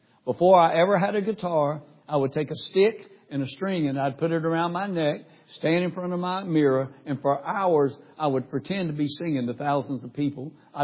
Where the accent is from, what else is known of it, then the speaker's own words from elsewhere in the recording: North Carolina, United States; also born or lived in Raleigh; And once I was playing the clubs there in my hometown and was starting to pack all the clubs, things were going good. Then I moved to Raleigh, North Carolina, the big city.